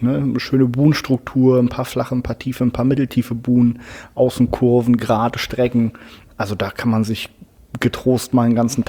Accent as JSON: {"language": "German", "town": "Helmstedt", "region": "Lower Saxony", "country": "Germany", "tie": "born there", "said": "Also ich komme gebürtig aus der Helmstedter Ecke, das ist so A2, 25 Minuten in die westliche Richtung, dann bist du von Magdeburg nach Helmstedt gefahren und da aus der Ecke komme ich eigentlich gebürtig her"}